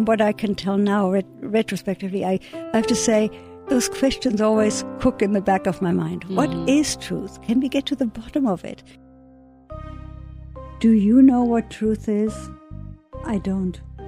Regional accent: Germany; I grew up in Germany, the child of Holocaust survivors.

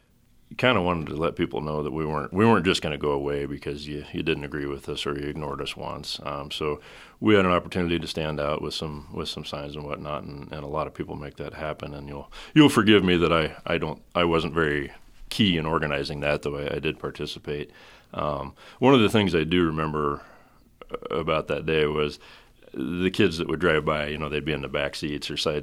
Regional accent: North Platte, Nebraska, United States; I don't know that it's a pleasure, but I grew up here in North Platte. I graduated from the high school here in 94, went on to Wesleyan, majored in education, 7 through 12, history, social sciences

